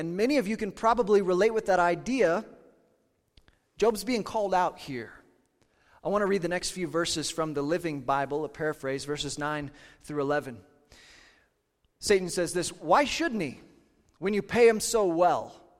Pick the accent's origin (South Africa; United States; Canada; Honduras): United States; Kansas; I grew up in Kansas